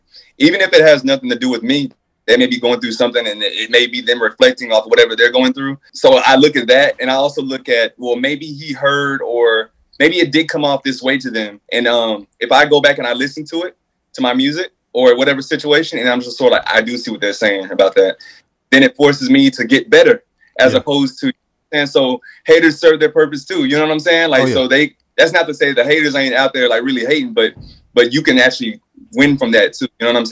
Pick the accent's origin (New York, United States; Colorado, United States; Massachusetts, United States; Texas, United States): Texas, United States; So I told you earlier that I'm from Texas, mm-hmm. right? So I grew up on things like Swisher House, like down south